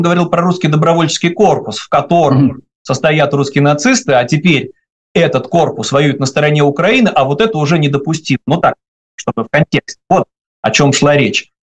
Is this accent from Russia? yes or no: yes; Leningrad, Saint Petersburg, Russia; я приехал в армию, да, из Ленинграда, нигде никогда не был, а оказывается, есть и другие народы в Советском Союзе